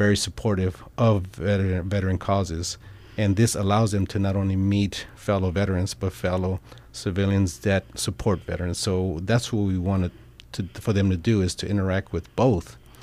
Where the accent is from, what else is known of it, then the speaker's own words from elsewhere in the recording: California, United States; now in Tucson, United States; I moved to Tucson. I'm originally from California, so I didn't have any family